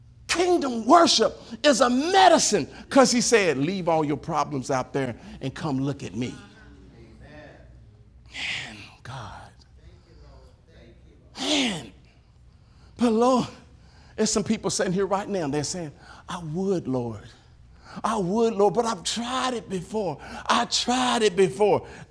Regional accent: Tennessee, United States; I'm from Tennessee.

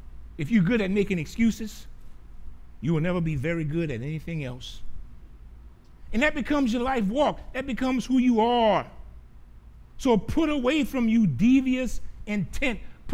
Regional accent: Gramercy, Louisiana, United States; You know, I grew up in Gramercy.

